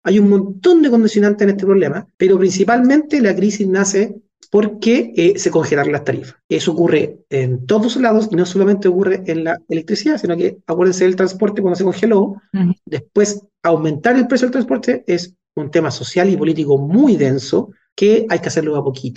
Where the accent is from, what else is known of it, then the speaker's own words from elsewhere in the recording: Talca, Maule, Chile; me crié en Talca y pasaba metido en tren, tomaba ramal a la Constitución en verano